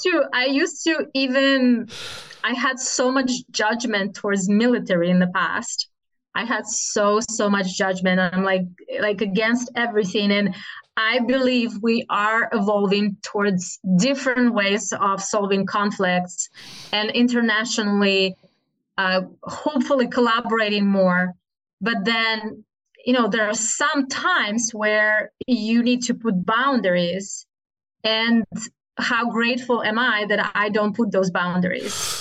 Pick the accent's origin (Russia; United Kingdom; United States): Russia; And so when I was growing up in Russia, it was not necessarily something unusual